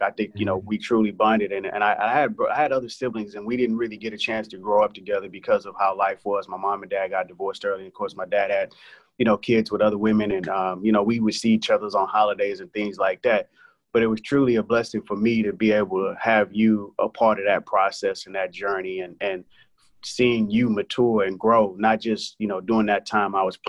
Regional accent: Texas, United States; because coming from a background where growing up in Texas, seeing a lot of people that look like you and I, and coming to a place in California

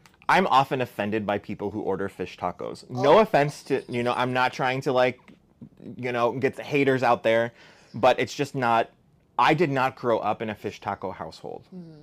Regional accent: Chicago, Illinois, United States; I'm from Pilsen, which is, like, you know, the center of all things tacos and all things Mexican.

